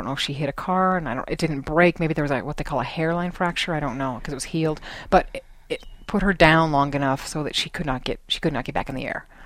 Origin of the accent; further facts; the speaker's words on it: Arizona, United States; You know, I grew up in Arizona